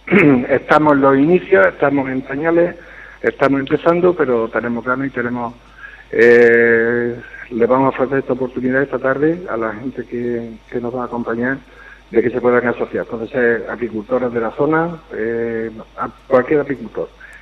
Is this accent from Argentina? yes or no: no; Alcaracejo, Andalusia, Spain; Yo, por ejemplo, no soy de aquí, de Villanueva del Duque, soy de Alcaracejo.